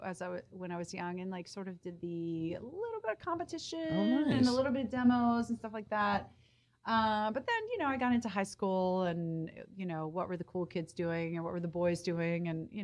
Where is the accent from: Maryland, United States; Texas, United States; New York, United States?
Maryland, United States; Baltimore; So that's why I sort of like, don't maybe sound like I'm from Baltimore, but I grew up in Baltimore.